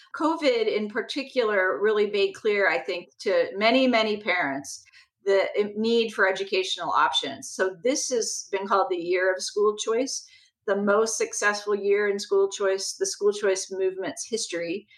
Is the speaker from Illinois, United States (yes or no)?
no; Indiana, United States; the voucher program in my home state of Indiana